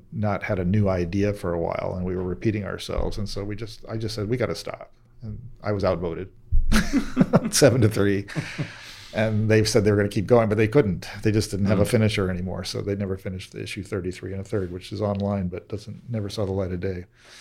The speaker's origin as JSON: {"language": "English", "region": "California", "country": "United States", "tie": "born or raised there", "said": "I've lived here, and then I grew up in the East Bay from age 10, so I have a kind of a strong affinity for the East Bay as well."}